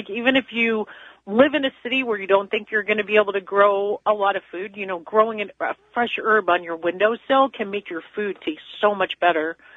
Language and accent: English; New York, United States; because I grew up in New York and I was visiting my mom